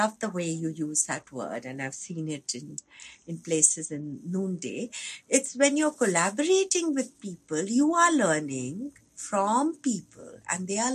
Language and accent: English; Delhi, India; Actually, I grew up in Delhi.